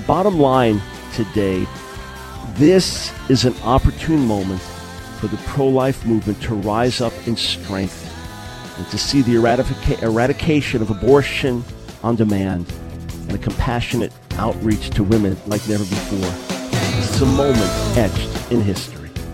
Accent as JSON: {"language": "English", "region": "New York", "country": "United States", "tie": "born or raised there", "also_born_or_lived": "Manhattan", "said": "And I am a New Yorker, after all, born and raised in New York, born in Manhattan, raised on Long Island."}